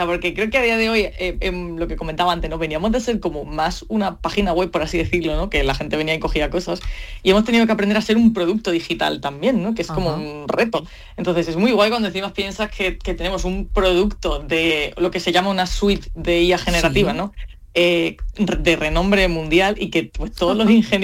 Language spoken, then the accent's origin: Spanish; Málaga, Andalusia, Spain; casi todos somos malagueños, vivimos por aquí, por los pueblos de la costa